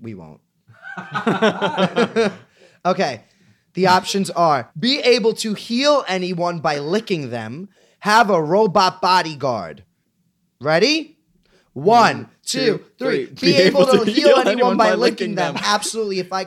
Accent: Staten Island, New York, United States; I could take care of myself. I'm from Staten Island.

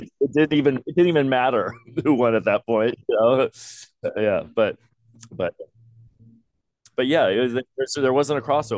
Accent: California, United States; now in Seattle, United States; I came from the Bay Area, is where I grew up. So the Giants were my first team, then the A's. And I lived in Seattle for 25 years.

